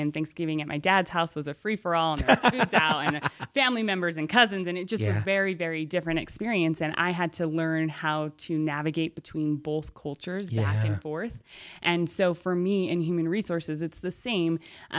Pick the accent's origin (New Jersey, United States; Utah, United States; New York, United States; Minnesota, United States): Utah, United States; Salt Lake City; also born or lived in Park City, United States / Draper, United States; So, yeah, I grew up in Salt Lake, and the majority of my life, I went to high school up in Park City